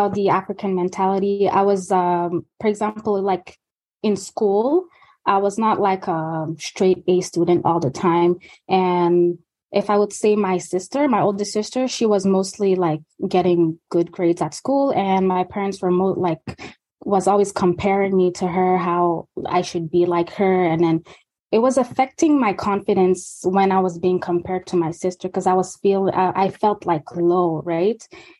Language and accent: English; Toronto, Ontario, Canada; also born or lived in Montreal; I was born in Montreal and raised in Toronto from Guinean parents.